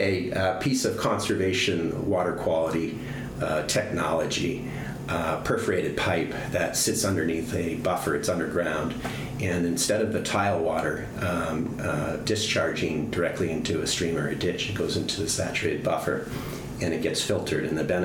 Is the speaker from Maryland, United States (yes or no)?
no; Boston, Massachusetts, United States; now in Iowa, United States; I grew up in the Boston area. I went to school out in the Berkshires, college by the name of Williams College.